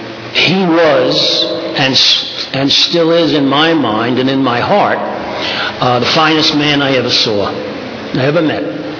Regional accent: Brooklyn, New York, United States; Part of that reason is growing up in New York, and specifically Brooklyn

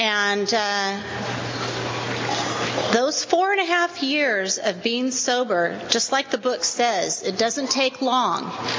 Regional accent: Visalia, California, United States; I'm here from Visalia.

